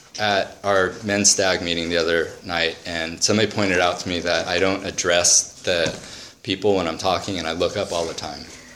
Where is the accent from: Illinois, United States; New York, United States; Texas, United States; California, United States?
California, United States; I grew up in the Orange County area with a dad that was an alcoholic